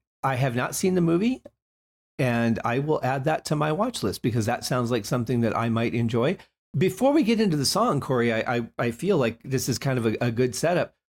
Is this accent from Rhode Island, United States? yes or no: no; Detroit, Michigan, United States; You know, I grew up in Motown, and this kind of music that she would perform was kind of a staple in our household.